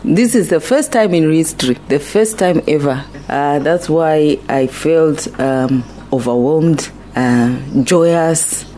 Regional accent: Zimbabwe; I am originally from Zimbabwe

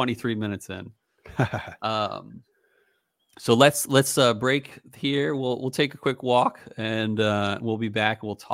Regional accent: Philadelphia, Pennsylvania, United States; No, he's an old friend. We grew up together in Philly.

